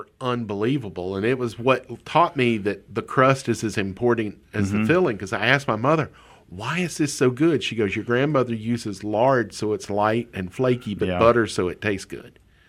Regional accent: Semmes, Alabama, United States; clearly I'm from Sims, nursery capital of the world.

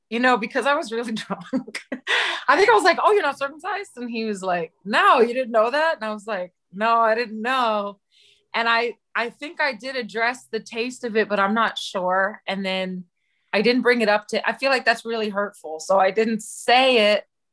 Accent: New York, United States; Yeah, born and raised in New York. Yep, New York Hospital.

